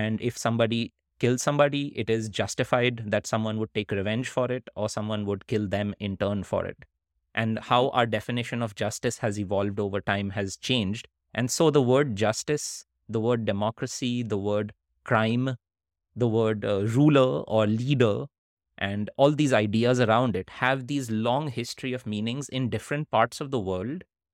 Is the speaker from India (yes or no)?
yes; India; I am an Indian person, and most of us do this thing of studying completely things unrelated to our interests.